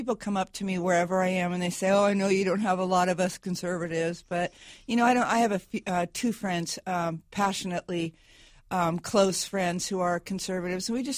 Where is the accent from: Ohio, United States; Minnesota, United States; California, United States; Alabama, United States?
California, United States; he was our governor. I'm from California.